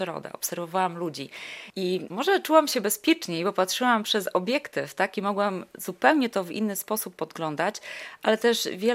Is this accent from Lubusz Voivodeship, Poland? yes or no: no; Podlaskie Voivodeship, Poland; Wystarczy tutaj u nas na Podlasiu pojechać do Janowa i zobaczyć, jakie piękne cuda się tworzy.